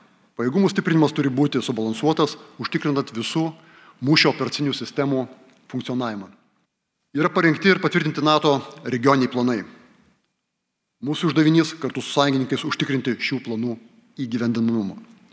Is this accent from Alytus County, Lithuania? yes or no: yes; Druskininkai, Alytus County, Lithuania; Esu gimęs ir užaugęs Druskininkuose. 1988 metais pabaigiau trečią vidurinę mokyklą, šiuo metu jinai vadinasi Saulės pagrindinė